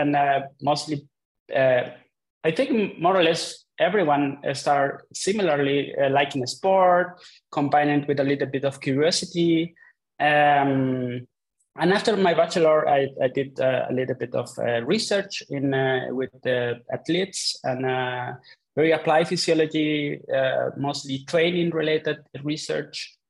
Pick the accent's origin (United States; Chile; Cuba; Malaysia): Chile; Los Andes, Valparaíso; English is a second language; So I'm from Chile, from a small city close to Santiago, the capital, which is called Los Andes.